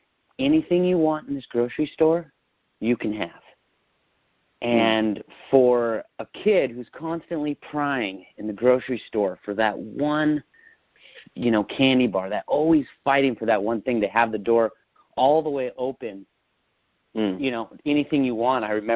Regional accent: Washington, United States; growing up in Washington in the country, that name became Reynolds.

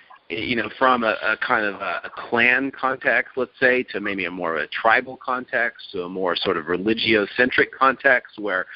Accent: United States; I still consider myself an American. I am an American. I'm culturally conditioned by being America. I'm sometimes proud of my country.

